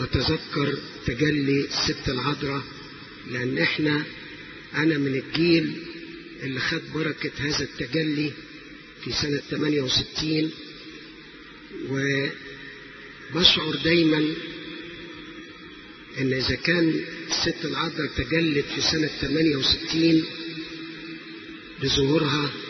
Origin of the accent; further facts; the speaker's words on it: Egypt; بلادنا مصر